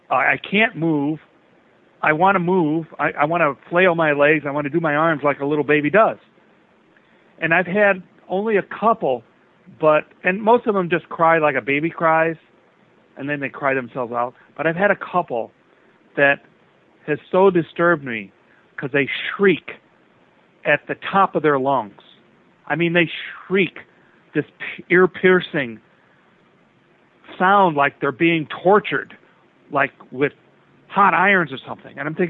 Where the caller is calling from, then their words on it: Chicago, Illinois, United States; from Chicago